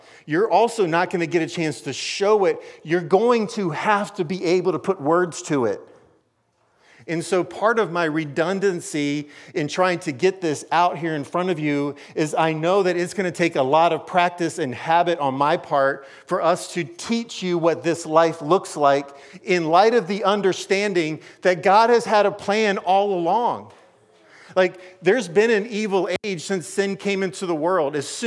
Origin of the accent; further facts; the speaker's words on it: Maryland, United States; growing up in Prince George's County, Maryland, and the diversity in the areas